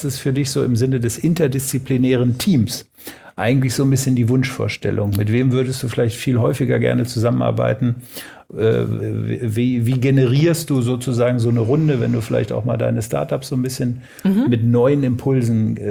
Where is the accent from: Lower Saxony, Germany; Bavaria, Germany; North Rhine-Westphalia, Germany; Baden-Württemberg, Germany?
Lower Saxony, Germany; Hanover; wir als Hannoveraner